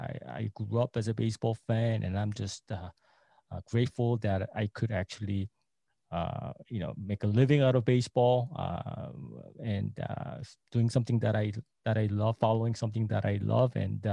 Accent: Flushing, New York, United States; I grew up in New York. I only lived a couple of miles away from Shea Stadium in Flushing.

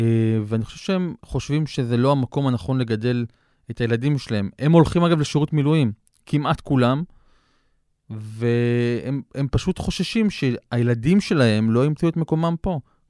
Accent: Ashkelon, Southern District, Israel; also born or lived in Canada; אני גדלתי בעיר אשקלון, נולדתי בקנדה, אבל ההורים שלי היו שם במסגרת שליחות של הסוכנות היהודית, לימדו שם עברית בבתי ספר, באוטובה ובטורונטו.

